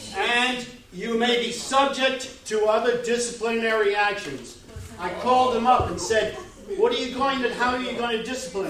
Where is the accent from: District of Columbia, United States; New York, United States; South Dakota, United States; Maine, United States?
New York, United States; Catskill; from Catskill.